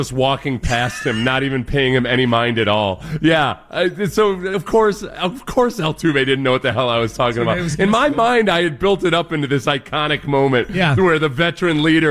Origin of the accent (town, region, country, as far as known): Northeast, United States